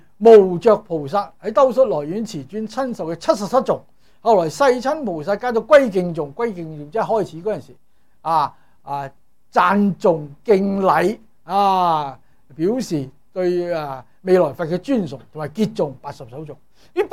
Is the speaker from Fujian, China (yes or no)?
yes; Fujian, China; 我系福建人嚟噶。